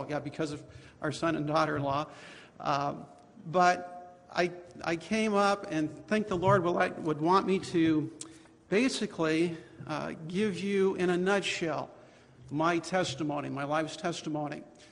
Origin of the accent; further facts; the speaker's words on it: Stratford, Ontario, Canada; born there; But I was born Canadian. Actually, I was born over in Stratford, Ontario. My dad and mom were Canadian. They were born and raised in Stratford, Ontario.